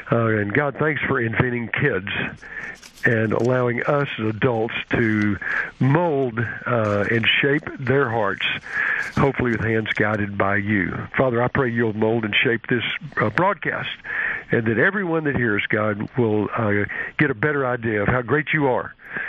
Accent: Texas, United States; accent: Texan; If I talk in Texan, you'll have to understand, you're not going to get every other word, but anyway, I'm a Southerner, so I'll do my best.

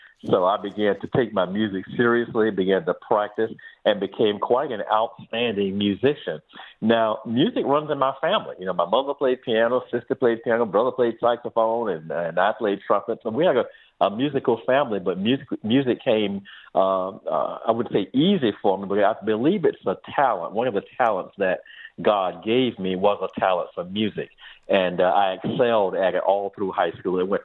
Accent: Miami, Florida, United States; Actually, born and raised in Miami, Florida. Grew up in that area, that section of Miami called Coconut Grove.

